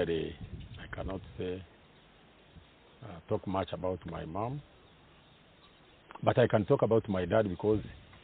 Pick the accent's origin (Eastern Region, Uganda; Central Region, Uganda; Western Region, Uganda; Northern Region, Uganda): Western Region, Uganda; Kabale; So I was born in Kabare, raised up in Kabare, studied in Kabare.